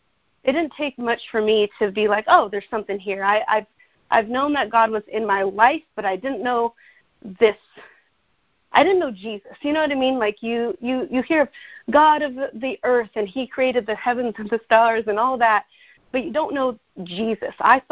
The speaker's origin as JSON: {"language": "English", "town": "Long Beach", "region": "California", "country": "United States", "tie": "born or raised there", "said": "I moved to Long Beach. That was my hometown growing up."}